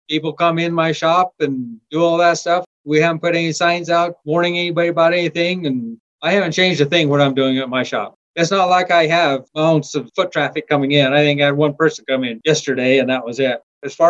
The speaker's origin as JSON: {"language": "English", "town": "Wiggins", "region": "Colorado", "country": "United States", "said": "I moved down here from the Wiggins, which is up around the Fort Morgan area, clear back in 1987."}